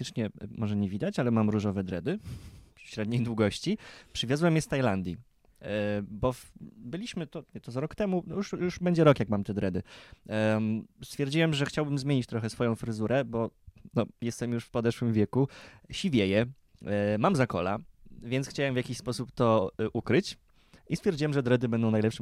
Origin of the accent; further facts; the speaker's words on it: Puławy, Lublin Voivodeship, Poland; w mojej rodzinnej miejscowości, małym mieście powiatowym Puławy na Lubelszczyźnie